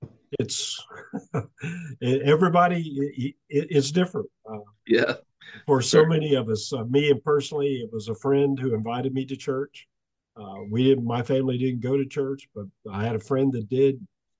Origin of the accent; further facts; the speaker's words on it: Florida, United States; I have, and it's because I grew up in Florida.